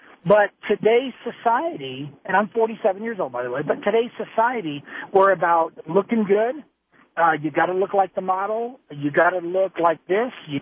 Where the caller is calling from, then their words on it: Colorado Springs, Colorado, United States; Oh, I'm calling from Colorado Springs.